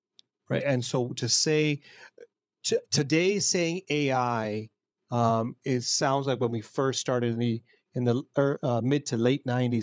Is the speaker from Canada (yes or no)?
yes; Canada; As a Canadian, we take this for granted because of our structure